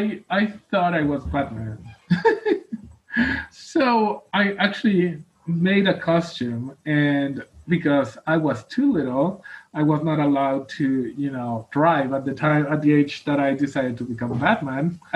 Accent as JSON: {"language": "English", "town": "Vancouver", "region": "British Columbia", "country": "Canada", "tie": "born or raised there", "said": "the housing crisis and the homelessness crisis in my hometown in Vancouver is just as bad as, I think, in Seattle"}